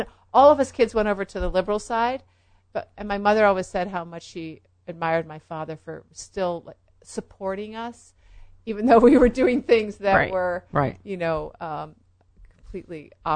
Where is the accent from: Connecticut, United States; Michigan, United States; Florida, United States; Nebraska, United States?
Connecticut, United States; West Cornwall; also born or lived in Massachusetts; In West Cornwall, Connecticut.